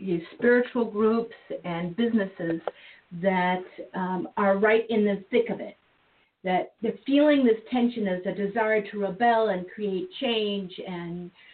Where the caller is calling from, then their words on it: Montana, United States; And I'm calling in from Montana